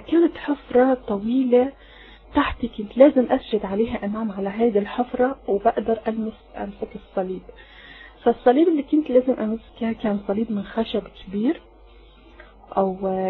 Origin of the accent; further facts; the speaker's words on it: Iran; Arabic is a second language; also born or lived in Syria; انا من فين؟ يعني لازم بحكي انا من فين. انا من ايران. اوكي. او فالعربي انا كنت بتكلم عربي شوي، تعلمت في سورية شوي مع الناس